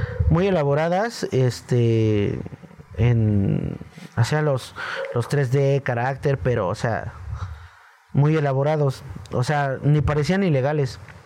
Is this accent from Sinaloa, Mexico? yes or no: no; Puebla, Mexico; yo me crié en la Cocota y eran casas como de que tú te podías pasar a la otra.